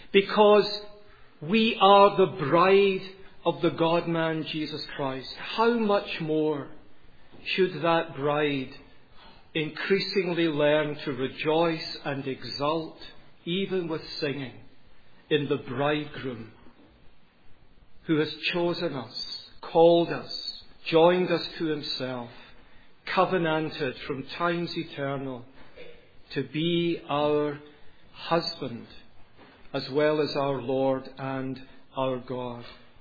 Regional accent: Glasgow, Scotland, United Kingdom; accent: Educated Glasgow; In case you're wondering, it is Scottish, but it's called Educated Glasgow. I was raised in the roughest part of Glasgow, but it's amazing what 10 years at university can do for an East End boy from Glasgow.

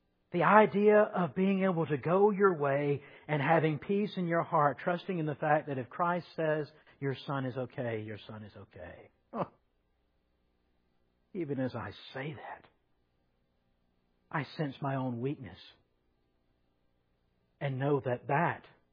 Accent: Georgia, United States; I grew up in Pauldin County, long way away from here.

